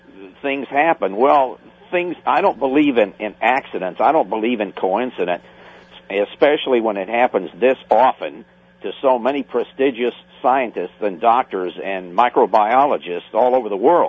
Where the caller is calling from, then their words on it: Texas, United States; calling from Galveston County, Texas.